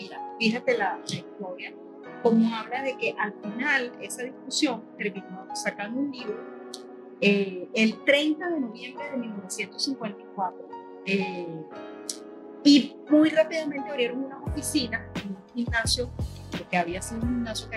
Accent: Venezuela; Venezuela, mi país de origen, y el país de origen de muchos de los que nos están escuchando en este momento

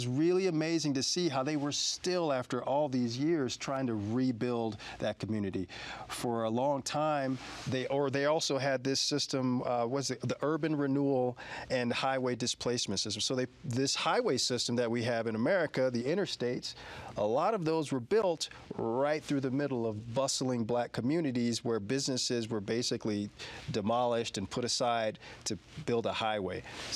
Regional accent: Texas, United States; I'm from Texas, excuse me. I say y'all all the time. Every once in a while it slips out.

